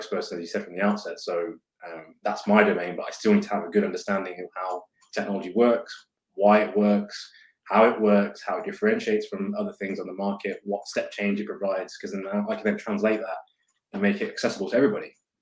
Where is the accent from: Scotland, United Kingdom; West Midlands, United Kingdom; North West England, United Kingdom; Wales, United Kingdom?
West Midlands, United Kingdom; Coventry; So I grew up in the Midlands. So I'm from Coventry.